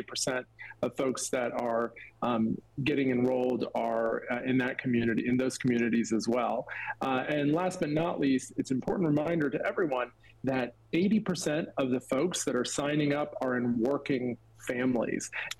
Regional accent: North Carolina, United States; my personal story growing up in North Carolina without health insurance

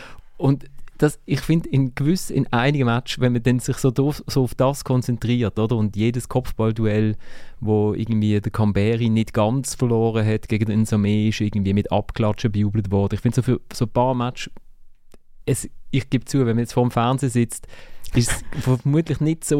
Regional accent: Basel, Basel-Stadt, Switzerland; ob ich als Basler

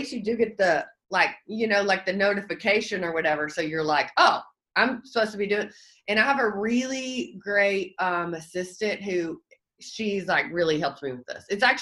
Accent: Southern US, United States; I'm from the South, and I thought, like, I'm from a small town, so I thought I was really from the country

